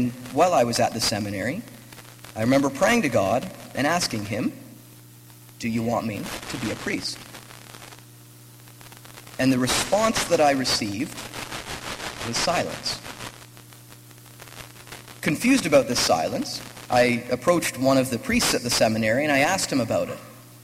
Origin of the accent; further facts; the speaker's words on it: Waterloo, Ontario, Canada; I come from Waterloo. That's where I was born and raised.